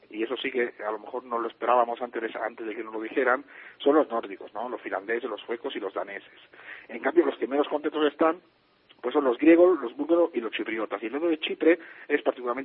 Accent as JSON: {"language": "Spanish", "country": "Italy", "second_language": "Spanish", "moved": "yes", "lives_now": "Spain", "said": "yo vengo de Italia y el porcentaje de población que hay en Italia y en ciudades o en zona rural respecto a España es muy distinto"}